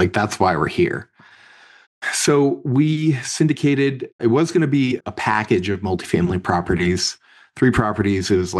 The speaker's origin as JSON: {"language": "English", "region": "New Hampshire", "country": "United States", "tie": "born or raised there", "said": "So I grew up in New Hampshire, went to school at St. Lawrence in upstate New York, about 20 miles from the Canadian border"}